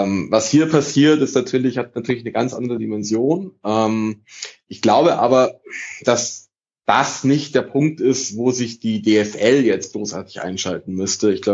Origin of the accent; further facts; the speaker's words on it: Italy; also ich meine, ich bin Italiener